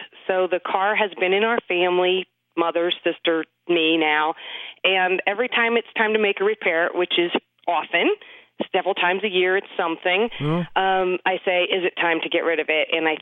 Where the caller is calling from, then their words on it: Liberty, Missouri, United States; I'm calling from Liberty, Missouri.